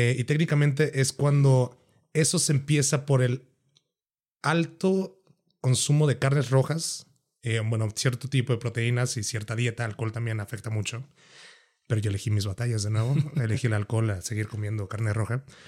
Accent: Tuxtla, Chiapas, Mexico; now in Mexico City, Mexico; yo no soy de Feño. Yo soy de Tuxtla, güey, Chiapas, güey, viví la mitad de mi vida. Llevo ya casi la mitad de mi vida aquí en la Ciudad de México.

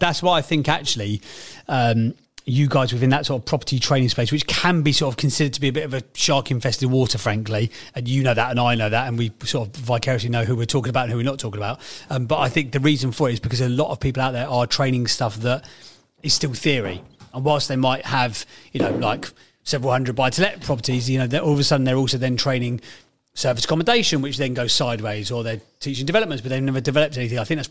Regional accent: Northampton, East Midlands, United Kingdom; I'm from Northampton.

